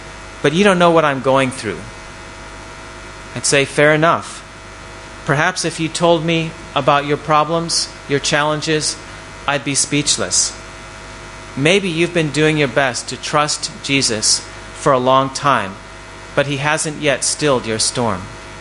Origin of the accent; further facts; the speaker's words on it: United States; Since I'm an American, I was naturally most interested in the athletes of Team USA.